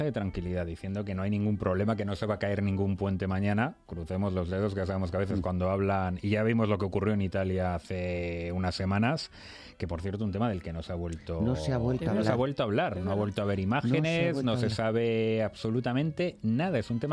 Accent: Valladolid, Castile and León, Spain; Hombre, yo soy de Valladolid

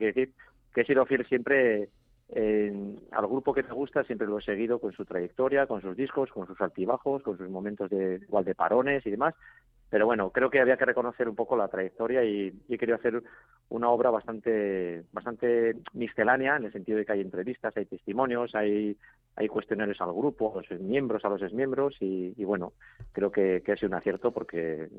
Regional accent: Logroño, La Rioja, Spain; Sí, yo soy natural de Logroño y eso es, Logroño, capital de La Rioja.

